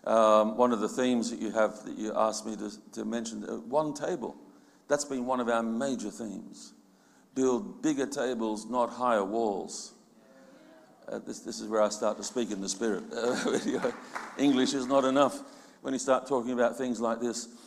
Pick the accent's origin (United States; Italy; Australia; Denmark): Australia; Sydney, New South Wales; Not the way we did it when I was growing up in Sydney, you know